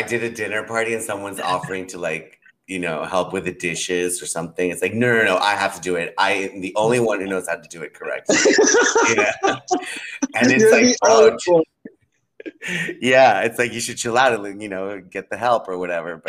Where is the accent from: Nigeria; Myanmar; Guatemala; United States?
Guatemala; And I grew up in Guatemala, which is a mostly religious, you know, Christian country.